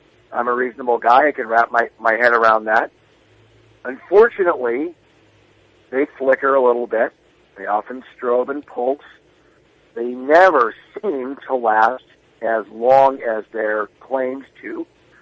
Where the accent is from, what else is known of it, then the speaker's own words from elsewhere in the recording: Montana, United States; No, growing up in Montana, my dad was a solar panel manufacturer.